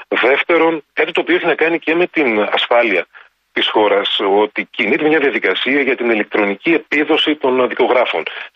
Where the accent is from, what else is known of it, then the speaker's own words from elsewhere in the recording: Thessaly, Greece; Είμαι Θεσσαλός, αλλά δεν μπορώ να μην σκέφτομαι τους ανθρώπους στον Εύρο